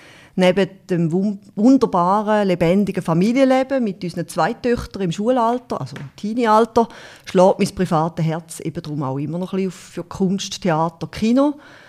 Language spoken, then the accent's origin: German; Thurgau, Switzerland; also born or lived in Schaffhausen; Ich bin im 74 geboren, aufgewachsen auf einem Bauernhof im Kanton Thurgau. Mein Dialekt verratet es auch noch ein bisschen.